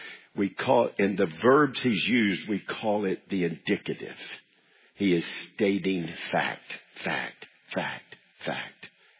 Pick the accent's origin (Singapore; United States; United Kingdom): United States; I'm a man, I'm an American, I'm a husband, I'm a father